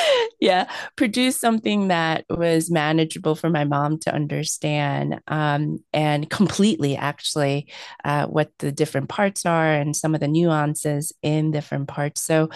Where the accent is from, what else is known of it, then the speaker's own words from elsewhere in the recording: United States; because I grew up in United States. So I may look Korean, but the culture that I come from was very different than South Korea.